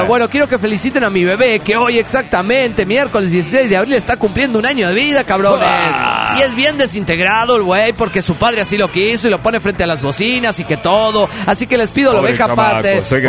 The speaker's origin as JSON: {"language": "Spanish", "region": "Veracruz", "country": "Mexico", "said": "Ya saben, soy veracruzano, cabrones."}